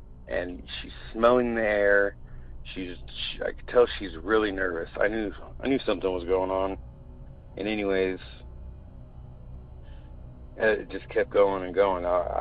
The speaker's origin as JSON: {"language": "English", "town": "Willis", "region": "California", "country": "United States", "tie": "born or raised there", "lives_now": "Phoenix, United States", "said": "Live out here in Phoenix, but my experience happened in my hometown of Willis, California."}